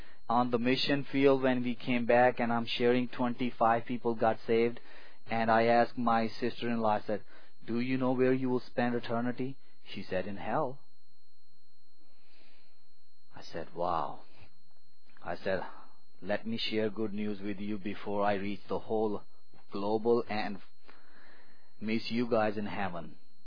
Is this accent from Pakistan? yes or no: yes; Pakistan; English is a second language; now in United States; I took oath and denounced my loyalty to Pakistan and announced my you know, loyalty and my devotion to U.S. Constitution